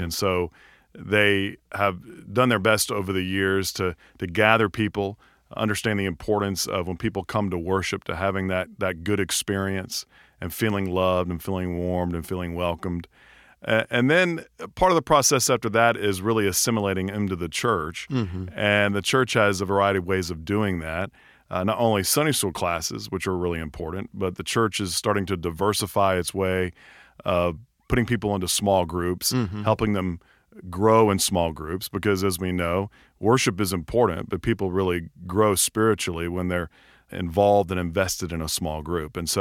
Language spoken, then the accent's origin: English; Atlanta, Georgia, United States; Well, quite honestly, I'm from Atlanta. I grew up here, and this is home.